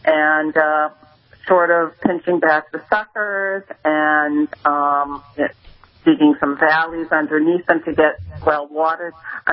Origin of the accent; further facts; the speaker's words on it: Lowell, Massachusetts, United States; I was giving a shout-out for the Lowell Folk Festival today down in my hometown of Lowell.